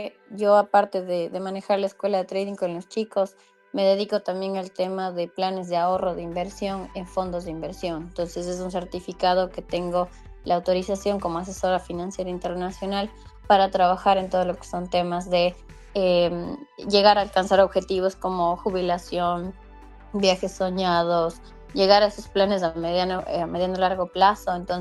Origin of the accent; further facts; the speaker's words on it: Cuenca, Azuay, Ecuador; now in United States; yo soy cuencana, soy ecuatoriana de corazón, pero ahora vivo en Estados Unidos